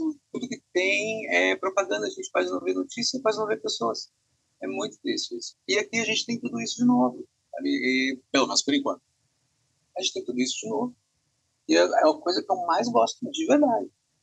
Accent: Rio Grande do Sul, Brazil; E sim, sou do Rio Grande do Sul, tenho 40 anos, historiador formado

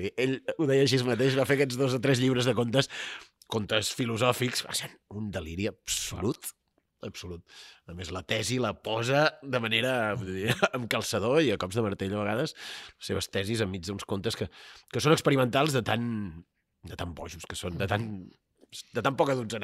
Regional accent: Vic, Catalonia, Spain; També sóc de Vic, saps?

